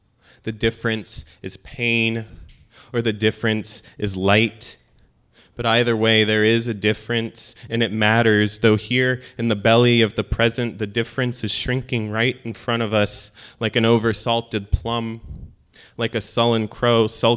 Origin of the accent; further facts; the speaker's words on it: Tehran, Tehran Province, Iran; So I'm Iranian. I was born in Tehran.